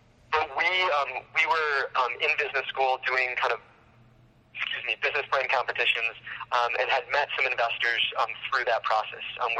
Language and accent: English; Detroit, Michigan, United States; we grew up in Michigan, had lived and worked elsewhere for a number of years. And personally, anytime I talked to people about being from Detroit, the response was, oh, I'm sorry, that's too bad.